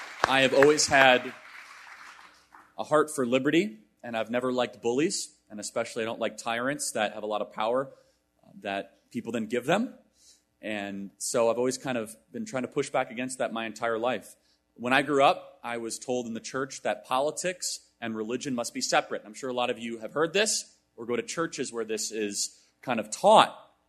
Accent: Illinois, United States; I grew up in Illinois, and coming to Indiana, it reminds me what Illinois used to be in some ways

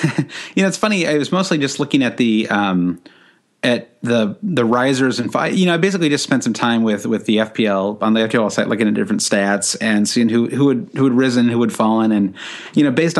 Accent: United States; because as an American, we actually have a better experience.

